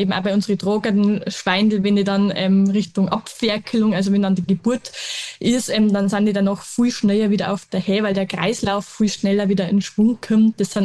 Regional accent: Bavaria, Germany; Bei uns in Niederbayern, wir haben sehr schwere Böden

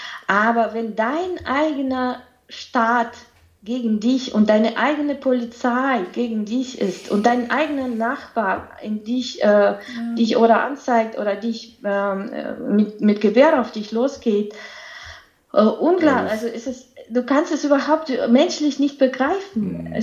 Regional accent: Belarus; German is a second language; Also ich komme aus Belarus sozusagen

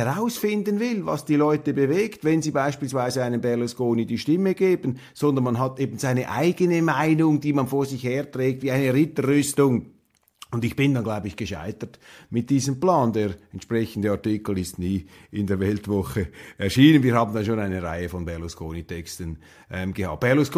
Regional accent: Switzerland; bei uns in der Schweiz

